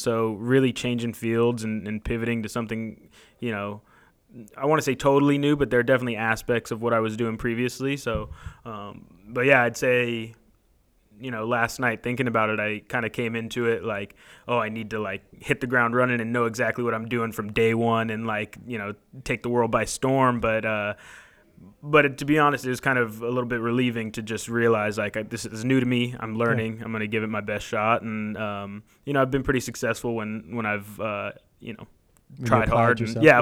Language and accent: English; East Bay, California, United States; Coming and seeing the art scene in San Jose, you know, I'm originally from the East Bay, has been very welcoming.